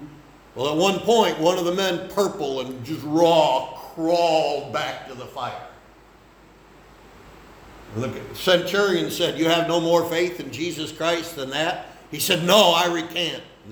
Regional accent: Machias, New York, United States; I grew up in the Catholic Church in Machias, New York.

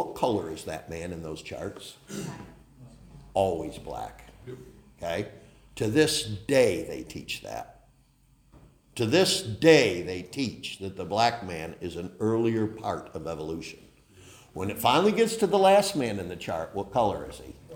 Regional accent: New York, United States; You know, I grew up in Cattaraugus County. I don't know if there's any stop signs without a shotgun blast, you know.

